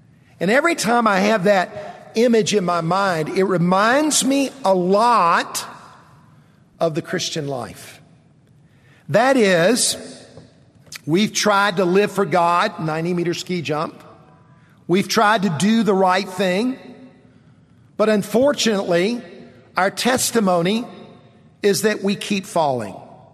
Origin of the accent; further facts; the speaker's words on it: Columbia, South Carolina, United States; When I was a kid growing up, I grew up here in Columbia, South Carolina.